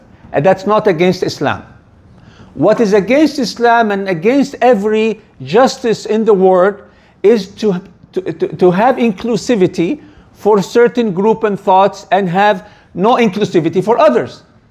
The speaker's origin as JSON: {"language": "English", "country": "Canada", "said": "as a Muslim, as a Canadian Muslim, you have to know what's going on."}